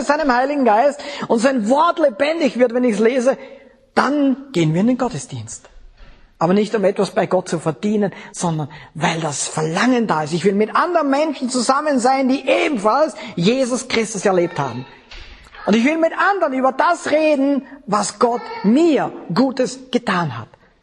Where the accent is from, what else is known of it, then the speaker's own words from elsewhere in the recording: Upper Austria, Austria; ich bin in der Nähe von Linz aufgewachsen. Linz war 20 Kilometer weg von mir.